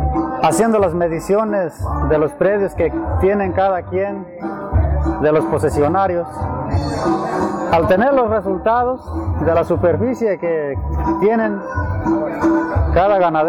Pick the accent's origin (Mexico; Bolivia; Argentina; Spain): Mexico; San Sebastián Teponahuatlán, Jalisco; Vengo de la comunidad de San Sebastián, Teponahuatlán. En donde el territorio es grandísimo.